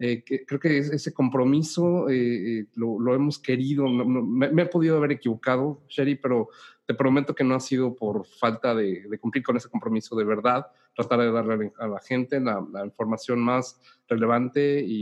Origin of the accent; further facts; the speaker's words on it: Mexico City, Mexico; moved away as an adult; yo nací en la Ciudad de México. Ahí crecí, me crié, estudié, me gradué de licenciado en Relaciones Internacionales por la UNAM. Prácticamente viví ahí mis primeros 25 años de mi vida antes de venirme para acá. Chilango